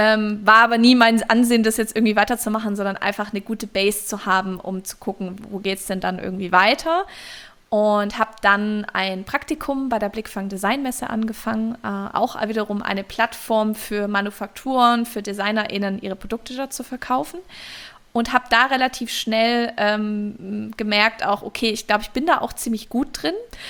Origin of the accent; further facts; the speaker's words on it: Stuttgart, Baden-Württemberg, Germany; Also wir kommen alle aus Stuttgart